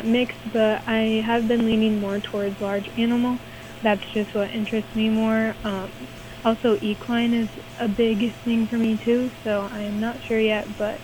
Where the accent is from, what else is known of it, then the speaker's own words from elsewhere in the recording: Windham, Minnesota, United States; So I'm from here in Windham, Minnesota, and I'm going to school for pre-vet in Brookings, South Dakota at SDSU.